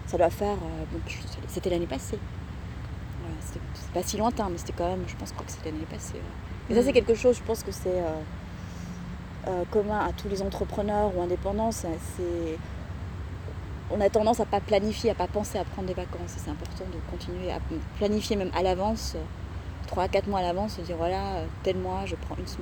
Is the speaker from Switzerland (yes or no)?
yes; Switzerland; surtout en tant que Suisse, si t'as des clients suisses